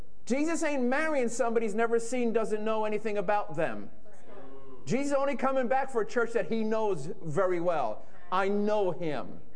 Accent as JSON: {"language": "English", "town": "Bronx", "region": "New York", "country": "United States", "tie": "born or raised there", "said": "I grew up in the Bronx. I acted like a kid from the Bronx."}